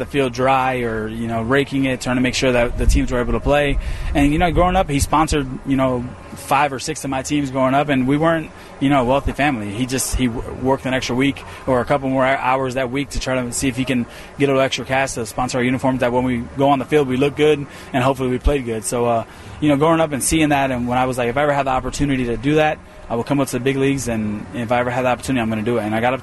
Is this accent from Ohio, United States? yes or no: no; New Jersey, United States; Yeah, I grew up in Jersey. I was a, you know, Mets fan.